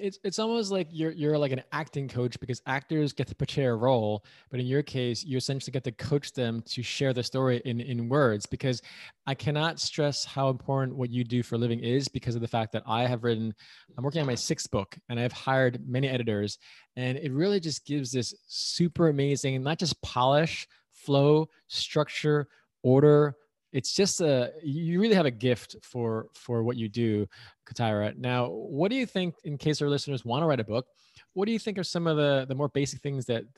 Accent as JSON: {"language": "English", "region": "New York", "country": "United States", "tie": "born or raised there", "said": "I'm born and raised in New York, but I went to school in Buffalo"}